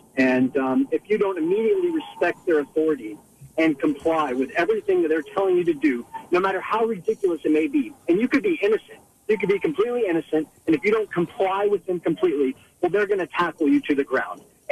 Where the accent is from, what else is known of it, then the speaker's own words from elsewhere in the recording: Dallas, Texas, United States; I'm from Dallas. I've been down here for 7 years.